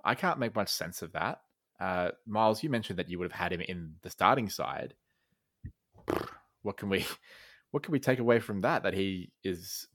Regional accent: Queensland, Australia; I'm not scared of Rhys Robson as a Queenslander.

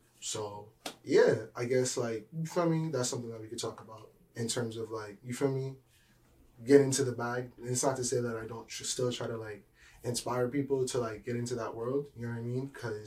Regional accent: United States; born there; And I was conceived in Guyana, and I was born here in America, you know what I mean?

